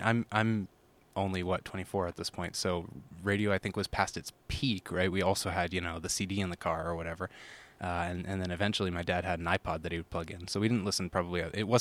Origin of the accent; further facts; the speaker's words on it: Ann Arbor, Michigan, United States; also born or lived in Pittsburgh; Yeah. I was born in Pittsburgh, but when we were three, I moved to Ann Arbor. So raised, certainly, not born.